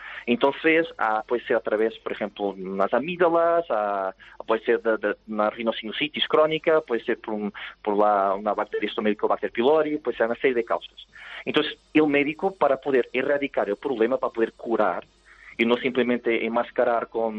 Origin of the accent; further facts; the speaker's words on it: Portugal; Spanish is a second language; Sí, soy portugués.